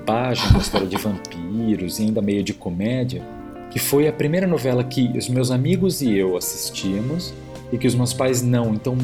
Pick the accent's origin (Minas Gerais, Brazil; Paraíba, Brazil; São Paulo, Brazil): São Paulo, Brazil; E eu, como paulistano, nunca entendia o porquê de nada passar em São Paulo.